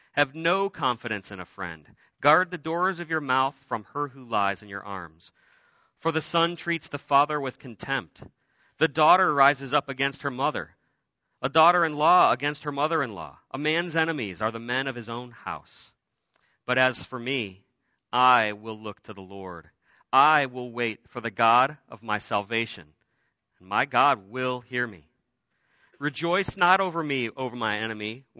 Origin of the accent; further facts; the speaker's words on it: Cleveland, Ohio, United States; It takes place in Cleveland, Ohio, my hometown.